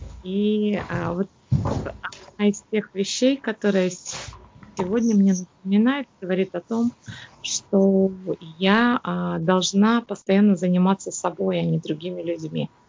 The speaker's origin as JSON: {"language": "Russian", "region": "Kemerovo Oblast", "country": "Russia", "said": "я с Кузбасса."}